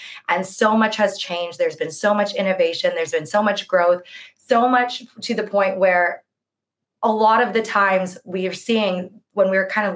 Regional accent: California, United States; moved away as an adult; now in Seville, Spain; I am from the US. I'm originally from California, but I have been living in Sevilla, Spain since 2015.

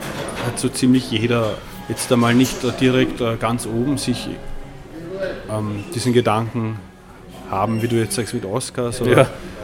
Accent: Vienna, Austria; Ich bin bei meinen Eltern aufgewachsen in Wien, genau.

